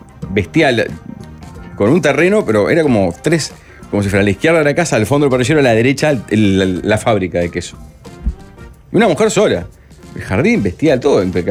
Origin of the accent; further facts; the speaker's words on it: Colonia Valdense, Colonia, Uruguay; Soy de Valdense, ciudad hermosa, pero con la mayor densidad de viejos por metro cuadrado. Hay 5 geriátricos y una universidad de la tercera edad en un pueblo de 3.500 almas.